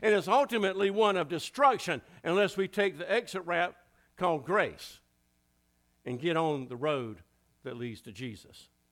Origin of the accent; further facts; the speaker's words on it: Scotland Neck, North Carolina, United States; I'm from Scotland Neck. That's up in Halifax County. That's where they park in the middle of the street.